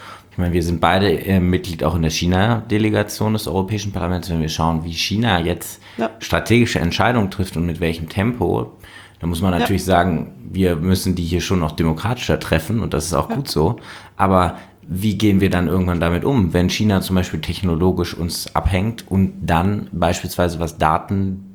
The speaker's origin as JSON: {"language": "German", "region": "North Rhine-Westphalia", "country": "Germany", "said": "im Landtag, wo ich herkomme in Nordrhein-Westfalen"}